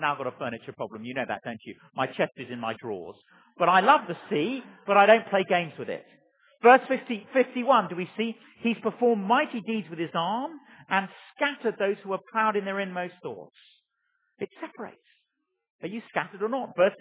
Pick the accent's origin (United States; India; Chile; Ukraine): Chile; also born or lived in Africa; I grew up in Chile. That's where I got my stupid name